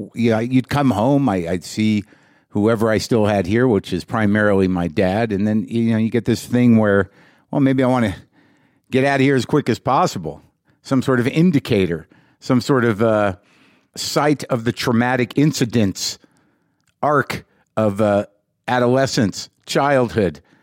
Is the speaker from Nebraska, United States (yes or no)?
no; Albuquerque, New Mexico, United States; I grew up here in Albuquerque, New Mexico.